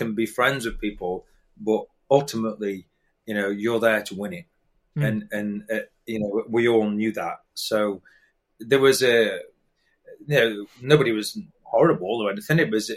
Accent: England, United Kingdom; I'm English

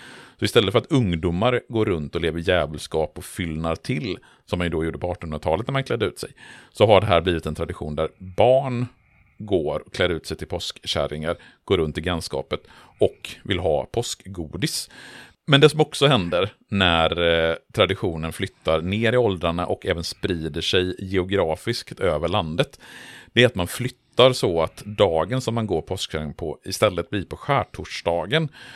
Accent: Borås, Västra Götaland County, Sweden; för jag vet att när jag växte upp i Borås på 1980-talet så hade vi ju alltid påskeld i vårat bostadsområde i Borås.

